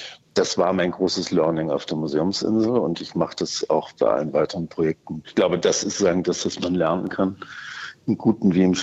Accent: Germany; ich bin ja auch Deutscher

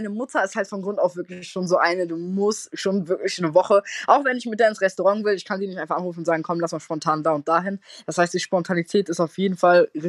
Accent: North Rhine-Westphalia, Germany; Ich komme tatsächlich nicht direkt aus Düsseldorf, sondern aus der Nähe von Düsseldorf. Und meine Mama ist Deutsche, mein Papa ist aber Kurde.

